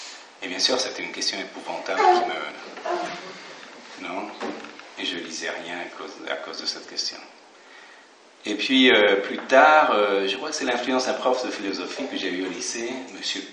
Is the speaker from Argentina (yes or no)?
yes; Buenos Aires, Argentina; born there; French is a second language; also born or lived in Paris, France; Mon père est yougoslave, c'est José. Je suis né en Argentine, à Buenos Aires, il y a 44 ans. Et puis, j'ai passé quelques années de mon enfance à Paris. Alors, ça explique mon français.